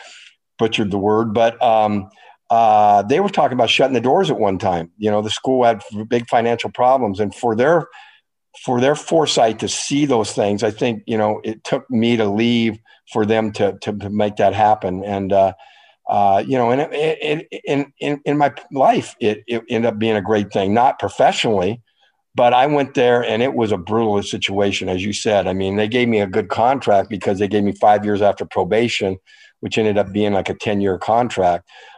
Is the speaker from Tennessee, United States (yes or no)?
no; Spokane, Washington, United States; I don't know that I'd still be married if Darcy and I, you know, both born and raised in Spokane, all had our own cronies, our own friends.